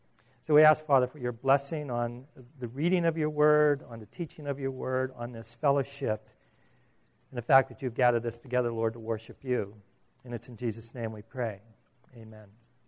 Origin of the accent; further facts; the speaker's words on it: Pittsburgh, Pennsylvania, United States; Now, I'm from Pittsburgh, and it's a totally different culture out there.